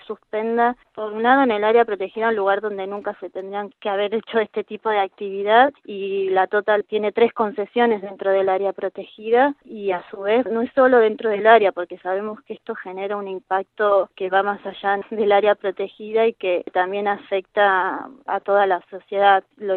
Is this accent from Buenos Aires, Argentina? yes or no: no; Neuquén, Argentina; La provincia de donde soy, que es Neuquén, que es donde está Vaca Muerta